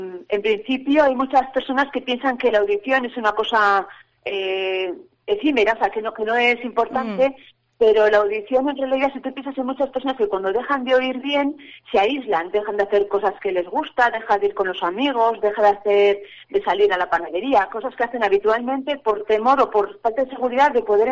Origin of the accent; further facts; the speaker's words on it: Vitoria, Basque Country, Spain; nosotros desde aquí, como somos de Vitoria de toda la vida